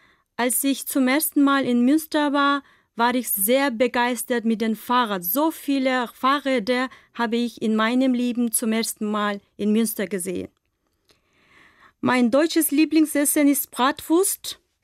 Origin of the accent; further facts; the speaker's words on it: Bishkek, Kyrgyzstan; German is a second language; Ich komme aus Kirgisistan, aus der Hauptstadt Bischkek. Ich bin im Jahre 1979 am 17. August geboren.